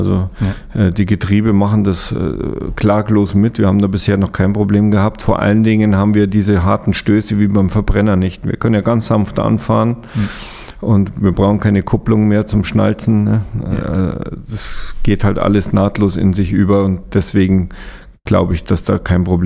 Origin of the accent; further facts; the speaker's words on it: Munich, Bavaria, Germany; now in Lower Bavaria, Germany; Also ich bin eigentlich gebürtiger Münchner und bin dann ausgewandert nach Niederbayern sozusagen